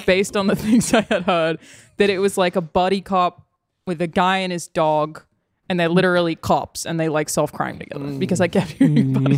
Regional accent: Queensland, Australia; I'm from Queensland, which is the Florida of Australia. And it's pretty northern, I guess.

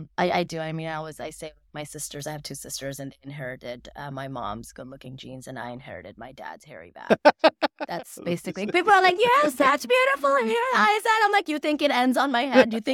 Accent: Mississippi, United States; And then just about, you know, my crazy ass childhood, just growing up in Mississippi with one of nine.

